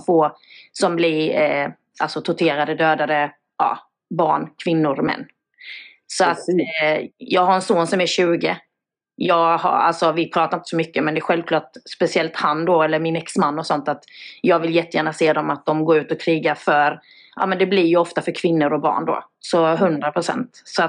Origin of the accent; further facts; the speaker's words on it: Sweden; Sen jag som svensk, det är så lätt för oss andra att sitta här och säga jag skulle gjort detta och detta. Men vi har inte varit i krig. Och vi i Sverige är väldigt bortskämda med det.